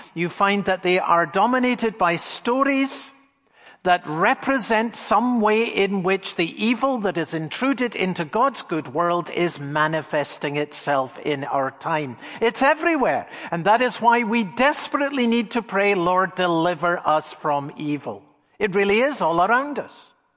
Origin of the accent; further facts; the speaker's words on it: Edinburgh, Scotland, United Kingdom; I grew up in Edinburgh, Scotland.